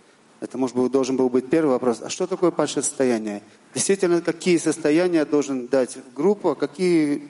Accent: Petah Tikva, Central District, Israel; из Петахтиквы.

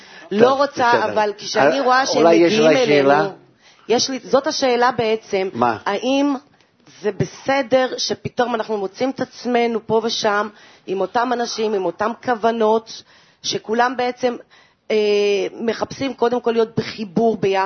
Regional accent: Ashdod, Southern District, Israel; ערב טוב, אני מאשדוד, אוהבת אתכם אשדוד.

